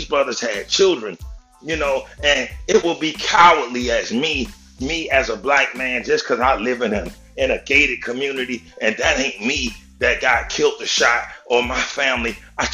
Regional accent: Florida, United States; Now, I'm from the Manatee County area, and I'm gonna tell you, it ain't too many brothers standing up out here.

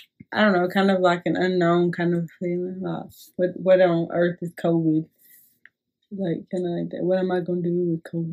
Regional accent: South Fulton, Georgia, United States; I am from South Fulton.

